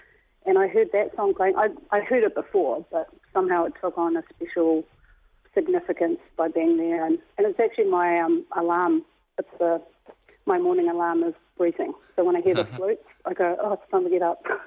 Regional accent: Auckland, New Zealand; I'm from Auckland.

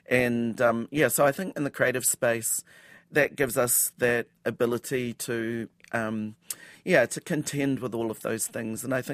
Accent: Auckland, New Zealand; I grew up in Te Aratu in West Auckland, and my father was from Tukumaru Bay, Ngāti Porou. My mother's whānau come from the Hokianga.

